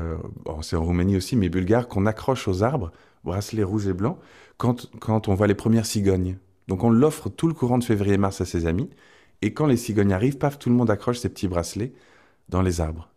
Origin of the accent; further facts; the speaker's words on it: France; accent: French; ils m'ont juste suivi avec mon accent français.